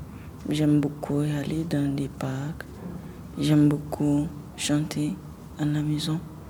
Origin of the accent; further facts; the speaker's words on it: Haiti; j'ai 14 ans. Je viens d'Haïti.